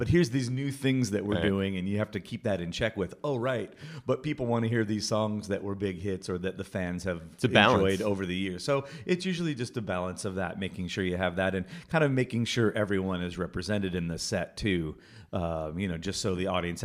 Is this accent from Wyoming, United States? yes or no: yes; Cheyenne, Wyoming, United States; I grew up in Cheyenne, Wyoming.